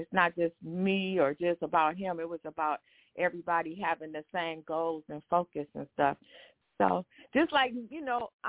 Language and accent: English; Detroit, Michigan, United States; So I grew up in northwest Detroit, went to Bowlby and Mumford. When I grew up in Detroit, it was Motown area.